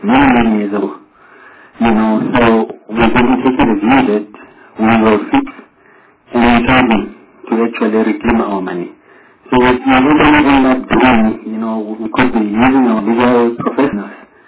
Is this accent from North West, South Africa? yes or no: yes; North West, South Africa; But I can tell you, I've been there myself. I'm from the Northwest.